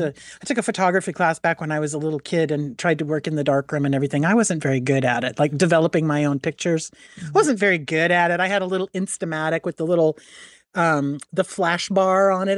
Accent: New England, United States; I toured it because I grew up in New England. So we would go to Boston for our field trips.

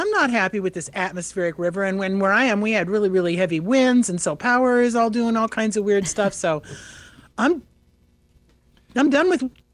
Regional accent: Ireland; See, I'm Irish.

